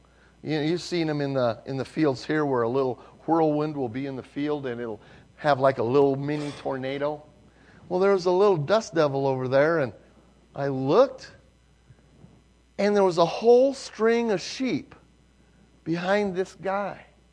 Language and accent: English; Stanhope, Iowa, United States; I mean, I was raised in Stanhope, Iowa. Stanhope had 4 stop signs, did not have a stop light.